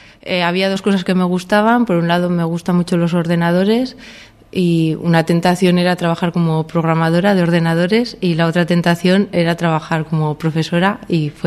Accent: Logroño, La Rioja, Spain; Pues soy de Logroño, he vivido allí casi toda mi vida

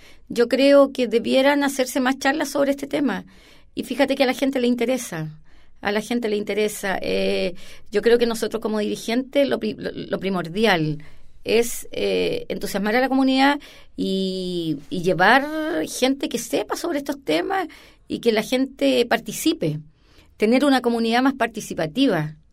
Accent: San Joaquín, Santiago Metropolitan, Chile; also born or lived in San Miguel; yo nací en San Joaquín. Yo he vivido toda la vida en San Joaquín. Nací en San Miguel, ¿ya? Y después fuimos a San Joaquín, claro.

